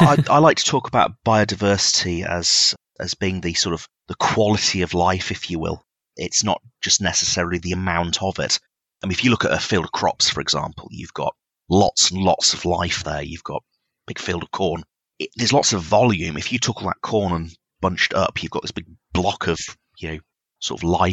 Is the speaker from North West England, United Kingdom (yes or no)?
no; Birmingham, West Midlands, United Kingdom; I grew up just outside Birmingham, a place called Sutton Park